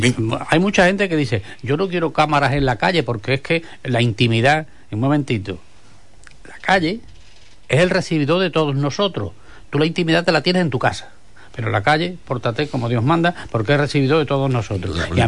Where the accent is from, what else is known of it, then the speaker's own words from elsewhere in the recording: Andalusia, Spain; parece que estoy en mi tierra, digamos, en el Andévalo, no en la capital.